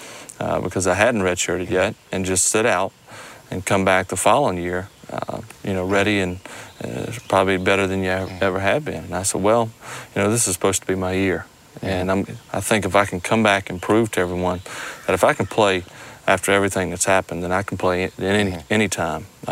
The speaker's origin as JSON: {"language": "English", "region": "Mississippi", "country": "United States", "said": "Well, I'm from here. I'm from South Mississippi."}